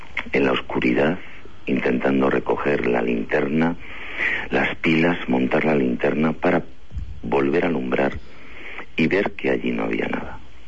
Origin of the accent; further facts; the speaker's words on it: Castile and León, Spain; empecé a especializarme un poquito en mi tierra, en Castilla y León